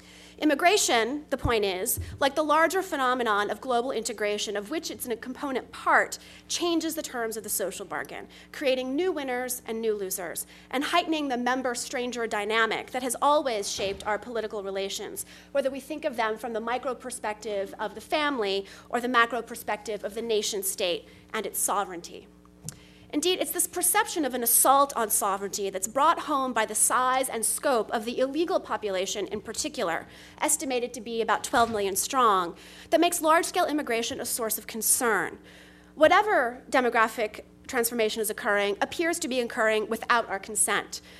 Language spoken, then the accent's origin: English; Texas, United States; now in New York, United States; my home state of Texas and California and my adopted state of New York